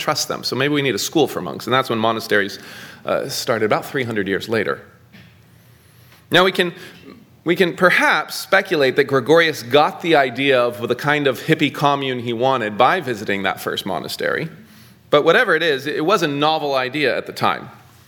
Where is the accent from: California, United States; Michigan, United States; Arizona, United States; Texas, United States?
California, United States; Santa Cruz; I'm from Santa Cruz, California.